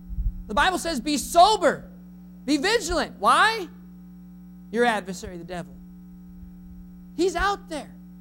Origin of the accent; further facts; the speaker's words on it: North Dakota, United States; And as a farm boy growing up in North Dakota, our house was smack in the middle of sunflower fields, corn fields, canola fields, wheat fields, barley fields.